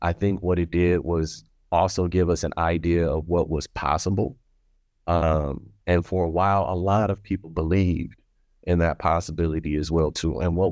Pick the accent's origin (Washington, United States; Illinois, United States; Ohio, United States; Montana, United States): Ohio, United States; Toledo; I am a Toledo native, born and raised in Toledo. I'm 42 years old.